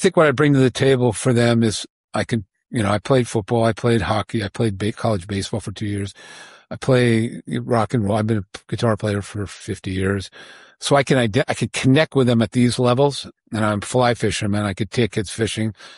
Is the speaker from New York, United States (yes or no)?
yes; Bedford, New York, United States; we grew up in Westport, growing up in Bedford, New York.